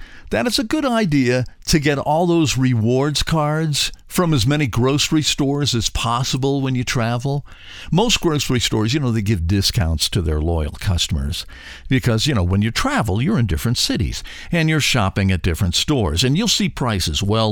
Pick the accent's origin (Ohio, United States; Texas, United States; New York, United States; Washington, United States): Ohio, United States; Cleveland; And I go, we're from Cleveland, too.